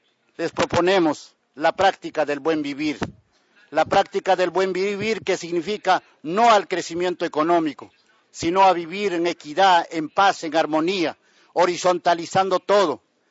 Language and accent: Spanish; Peru; Muy buenas tardes. Yo vengo del Perú.